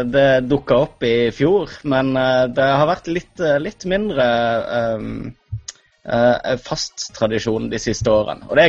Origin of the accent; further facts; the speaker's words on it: Southern Norway, Norway; det var en annen dikter som det er litt pinlig som sørlending og ikke husker navnet på akkurat nå.